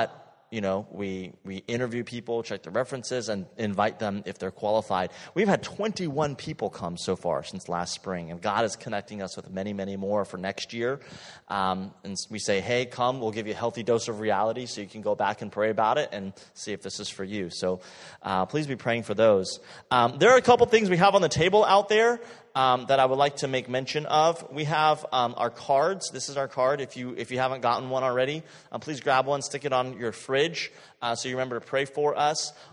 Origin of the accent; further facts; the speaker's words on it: Japan; moved away as an adult; now in United States; Okay, so I was born and raised in Japan and grew up there, came to the States for college.